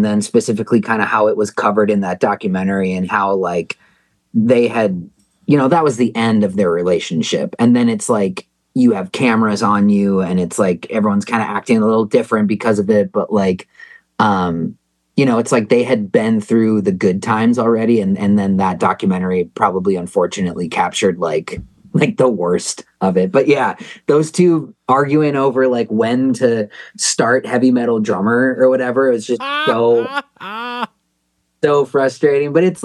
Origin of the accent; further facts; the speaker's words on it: New Ulm, Minnesota, United States; I'm from New Ulm, where it's Shell's beer and, you know, just pubs and bars and you know, Minnesota, like the Midwest too.